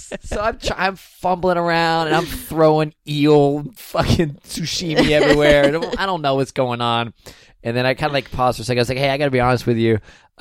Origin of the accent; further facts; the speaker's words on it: Texas, United States; I'm from Texas. I didn't eat a lot of sushi when I was back home.